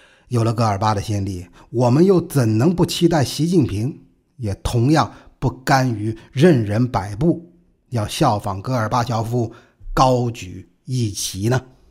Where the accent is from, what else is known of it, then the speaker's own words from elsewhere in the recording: China; 我们中国人都说老子英雄儿好汉啊，父亲开明，那儿子也不会差到哪里去吧。